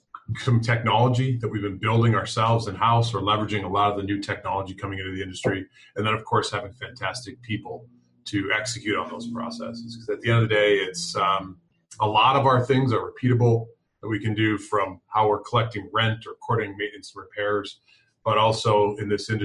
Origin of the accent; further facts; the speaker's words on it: Minnesota, United States; I live in Minnesota. I was born and raised in Minnesota.